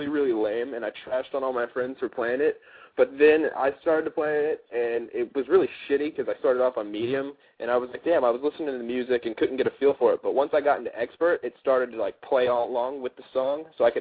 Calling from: Dallas, Texas, United States; I'm in Dallas

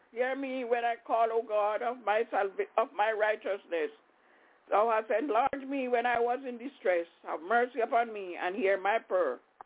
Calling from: Albany, New York, United States; I'm calling from Albany in New York.

